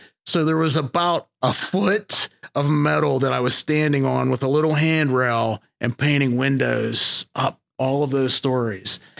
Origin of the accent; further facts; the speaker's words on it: Pennsylvania, United States; So I'm from a small coal mining town in Western Pennsylvania.